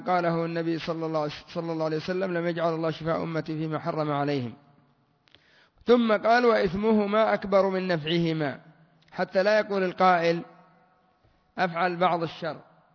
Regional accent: Yemen; هنا عندنا في اليمن

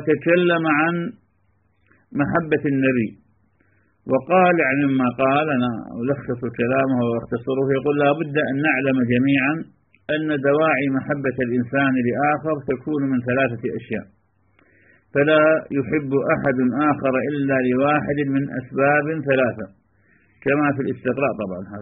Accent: Iraq; moved away; وحينما خرجنا من بلادنا العراق واختلطنا بغير البلاد بلاد العجم

